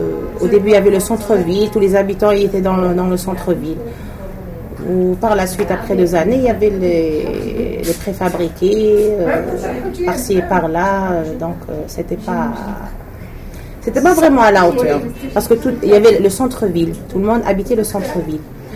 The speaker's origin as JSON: {"language": "French", "town": "Algiers", "region": "Algiers Province", "country": "Algeria", "tie": "born or raised there", "also_born_or_lived": "Chlef", "said": "Moi, je suis née à Alger. C'est-à-dire, j'ai eu mes études primaires, première année, deuxième année, troisième année, jusqu'à la quatrième année."}